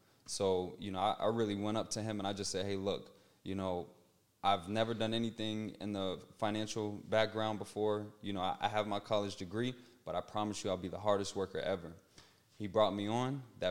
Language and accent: English; Louisiana, United States; born there; Like I told you, I was born in Louisiana.